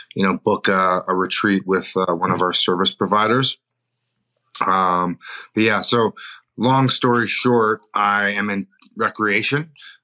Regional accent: Whistler, British Columbia, Canada; I'm hailing from Whistler, British Columbia, here up in Canada.

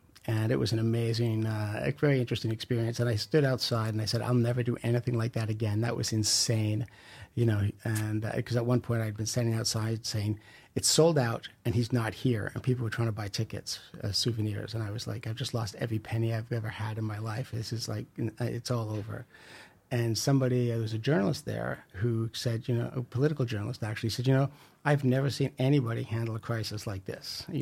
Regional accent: Canada; Thankfully, because we're Canadian, you know, there's only so many riots we could do.

